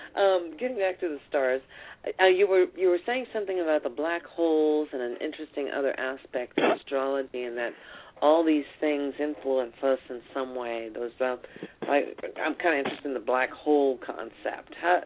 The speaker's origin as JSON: {"language": "English", "region": "Texas", "country": "United States", "tie": "born or raised there", "also_born_or_lived": "Germany", "said": "I say y'all, I'm originally from the South. I was raised in Texas, born in Germany. My father was in the military, and my mother was a Spaniard"}